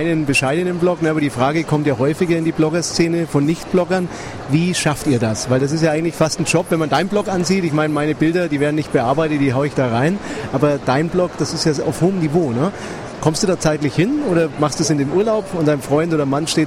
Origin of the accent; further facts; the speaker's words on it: Bavaria, Germany; Was fällt mir als Mittelfranke ein, wenn ich an Baden-Württemberg denke?